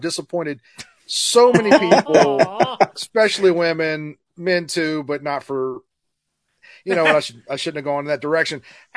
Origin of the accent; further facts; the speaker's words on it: New Orleans, Louisiana, United States; And I'm just like, yeah, I'm from New Orleans.